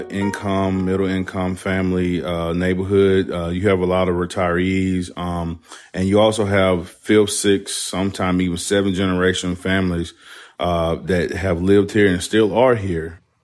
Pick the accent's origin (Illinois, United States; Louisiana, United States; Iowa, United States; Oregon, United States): Louisiana, United States; moved away as an adult; I'm originally from Louisiana. My mom and dad only made $30,000 a year annually, max income, and they took care of 3 kids. But I actually made my way up here through my now wife of 16 years as of January